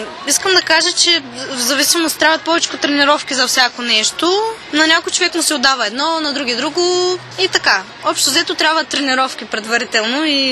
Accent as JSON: {"language": "Bulgarian", "town": "Veliko Tarnovo", "region": "Veliko Tarnovo Province", "country": "Bulgaria", "said": "Аз също съм от Велико Търново."}